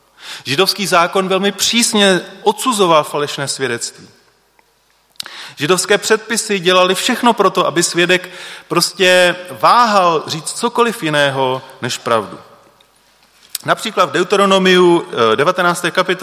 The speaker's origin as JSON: {"language": "Czech", "town": "Liberec", "region": "Liberec Region", "country": "Czechia", "tie": "born or raised there", "said": "Jste na Moravě, že jo? Tady se říká lež jak Praha. U nás v Liberci, já nevím proč, ale tam se říkalo, to je lež jak Brno."}